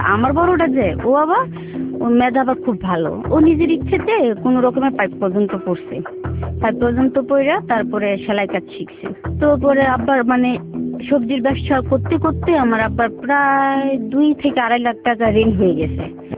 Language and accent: Bangla; Sylhet, Sylhet Division, Bangladesh; আমার জন্ম জেলা, আমি সিলেট থেকে আসছি।